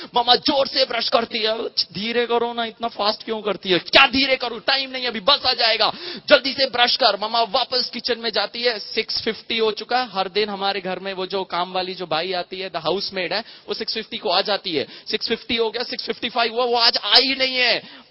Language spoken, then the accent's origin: Hindi; Mumbai, Maharashtra, India; मैं मुंबई से हूं